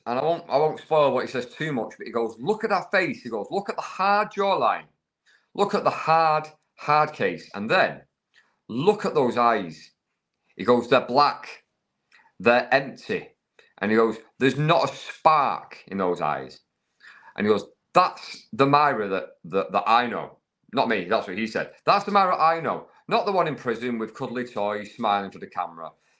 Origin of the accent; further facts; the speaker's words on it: Manchester, North West England, United Kingdom; I come from the Manchester area. I don't know if you can tell by this thick accent